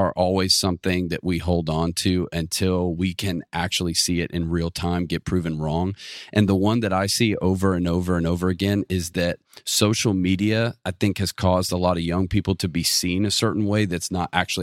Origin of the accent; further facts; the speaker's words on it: Atlanta, Georgia, United States; now in Auburn, United States; So I'm from the Metro Atlanta area.